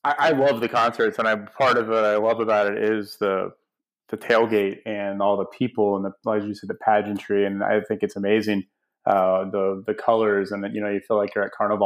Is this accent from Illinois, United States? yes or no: no; Newport Richey, Florida, United States; You know, I grew up near Tampa in a little place called Newport Richey. On the Gulf Coast